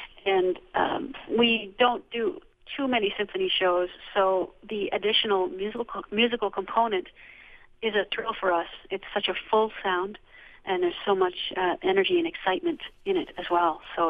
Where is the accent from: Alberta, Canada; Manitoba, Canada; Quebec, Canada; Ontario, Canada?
Ontario, Canada; And even in terms of fiddle music, growing up in Ontario, it was similar in that there wasn't one main genre or style